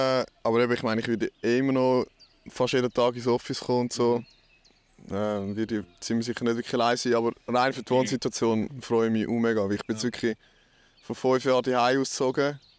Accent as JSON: {"language": "German", "region": "Zurich", "country": "Switzerland", "tie": "born or raised there", "said": "Ich bin eh schon praktisch im Thurgau aufgewachsen, gerade an der Grenze."}